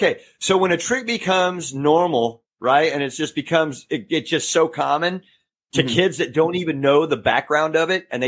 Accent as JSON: {"language": "English", "town": "Indianapolis", "region": "Indiana", "country": "United States", "tie": "born or raised there", "also_born_or_lived": "Greenwood", "said": "Now, obviously, I grew up in Indianapolis, but then was raised for a while in Greenwood. So"}